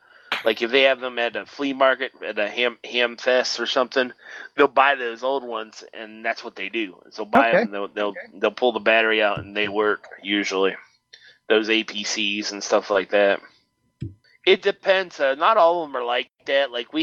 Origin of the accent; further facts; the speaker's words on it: Pittsburgh, Pennsylvania, United States; Well, part of my life, I grew up in the Pittsburgh area, and that's a huge thing in the Pittsburgh area is pierogi.